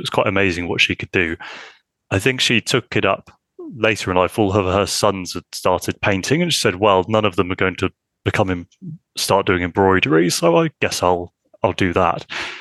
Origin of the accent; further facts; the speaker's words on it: Swindon, South West England, United Kingdom; I grew up in Swindon, which was this sort of quite boring post-industrial town. So it wasn't a very arty place to grow up.